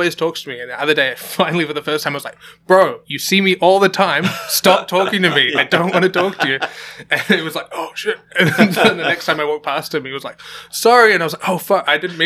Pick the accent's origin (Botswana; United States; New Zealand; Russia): New Zealand; Hamilton, Waikato; now in Auckland, New Zealand; I really love living in the city, but I'm from Hamilton originally, which is like a lot smaller than Auckland